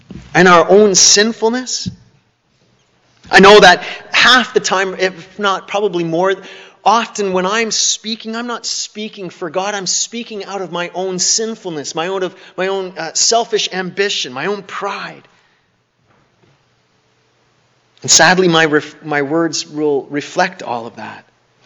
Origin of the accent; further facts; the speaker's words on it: Canada; Or it might be my own upbringing as a Canadian, those Canadian sensitivities that we all have, right?